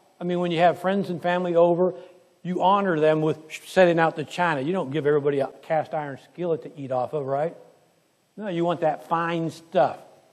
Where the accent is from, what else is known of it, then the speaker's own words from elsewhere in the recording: California, United States; I grew up in California.